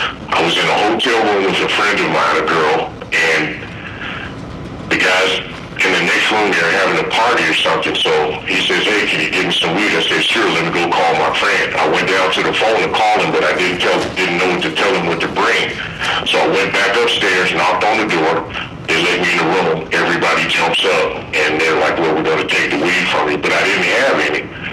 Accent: Chicago, Illinois, United States; My family wouldn't let us be a part of it, even growing up in Chicago, as ridiculous as it is now.

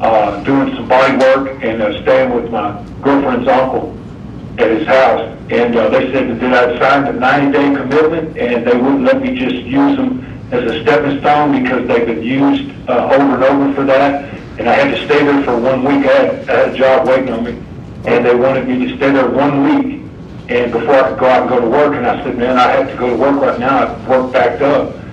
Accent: Houston, Texas, United States; I'm from Houston, and my family had went through the flood, and they're still in the process of cleaning up.

